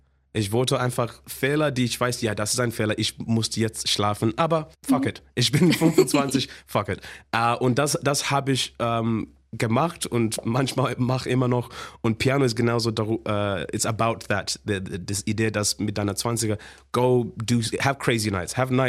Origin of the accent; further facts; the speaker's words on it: England, United Kingdom; accent: posh English; mein Akzent ist zu Englisch. Also mein Akzent ist zu, ich hasse meinen Akzent, das ist so posh Englisch.